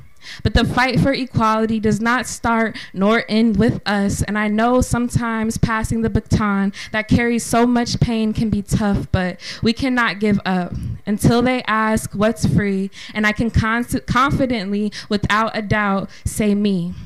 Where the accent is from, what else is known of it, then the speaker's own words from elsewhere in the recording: Portland, Oregon, United States; I am a spoken word poet born and raised in Portland, Oregon.